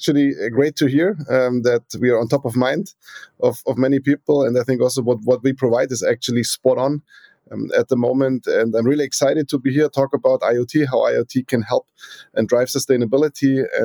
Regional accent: Bavaria, Germany; English is a second language; moved away as an adult; also born or lived in Singapore / Melbourne, Australia; So starting in Germany, as you can hear maybe from my accent, originally from Bavaria, and then moved on different roles in Germany, but then got the opportunity to work in Asia and Singapore for a bit, but then moved on to Melbourne in Australia

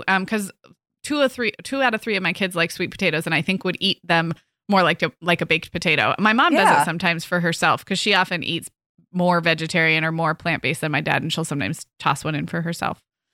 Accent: California, United States; moved away as an adult; when I moved to the Midwest from growing up in California

